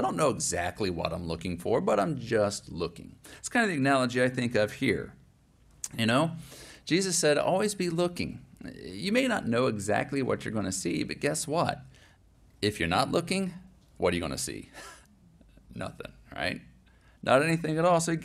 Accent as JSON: {"language": "English", "country": "United States", "said": "but just thinking as an American for a moment"}